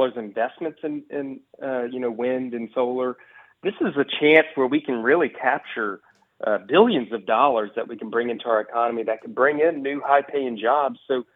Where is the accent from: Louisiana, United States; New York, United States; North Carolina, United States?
Louisiana, United States; Lake Charles; Sure was. Born and raised in Lake Charles in Sulphur. I'm in Lake Charles right now.